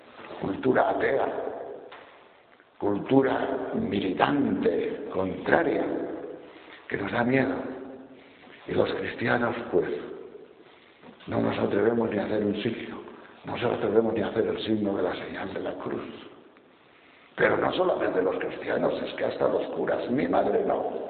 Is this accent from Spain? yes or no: yes; Madrid, Community of Madrid, Spain; ¿De dónde sois? Decíamos, de Madrid.